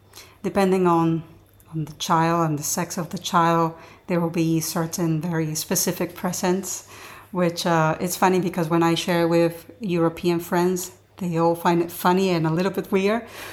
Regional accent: Venezuela; Well, the time that I grew up in Venezuela, the early mid-80s and 90s, it was quite a beautiful, very rich country

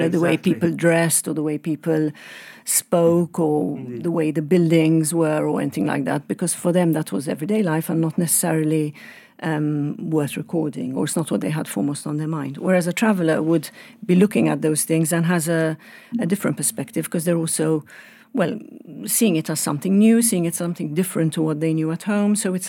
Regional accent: Malta; I was born in Malta, yes.

